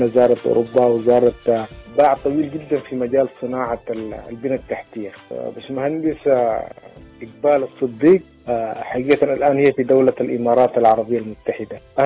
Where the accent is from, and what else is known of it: Sudan